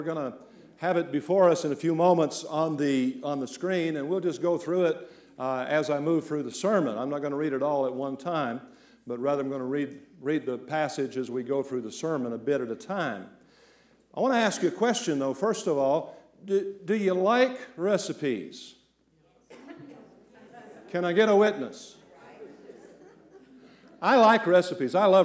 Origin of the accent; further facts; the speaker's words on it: Virginia, United States; But I'm not from the Southwest. I think they must be big in the Southwest. Back in Virginia, we didn't have buttermilk pies.